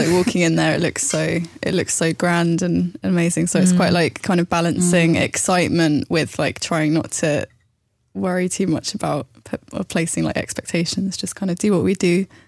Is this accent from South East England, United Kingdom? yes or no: yes; Portsmouth, South East England, United Kingdom; I'm not from London, but I'm from Portsmouth.